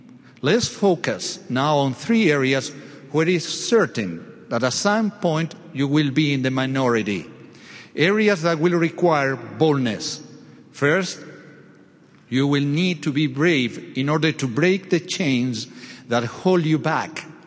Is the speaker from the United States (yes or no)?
no; Montevideo, Uruguay; I was born and raised in Montevideo, Uruguay, as President Samuelson just mentioned. I'm a convert to the church. I joined when I was 18 years old.